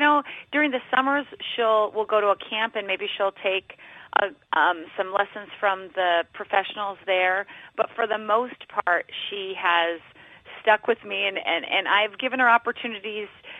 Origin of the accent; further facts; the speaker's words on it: North Dakota, United States; You know, I grew up in North Dakota, and we had an outdoor rink right across the street from my house.